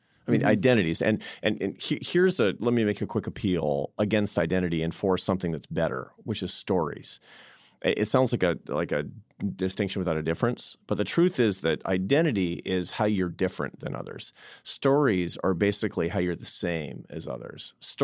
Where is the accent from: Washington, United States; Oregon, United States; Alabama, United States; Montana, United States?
Washington, United States; Seattle; And I was in Seattle, my hometown, and right after the election in 2016.